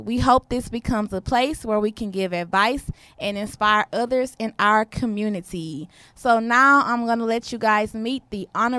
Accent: Beaumont, Texas, United States; I'm from Big Money, Texas. Me and Raven, we both from Beaumont.

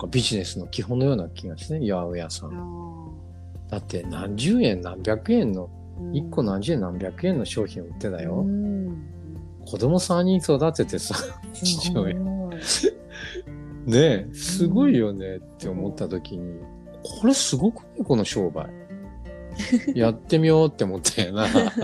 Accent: Ichinomiya, Aichi, Japan; まあ僕愛知県の一宮市出身なので

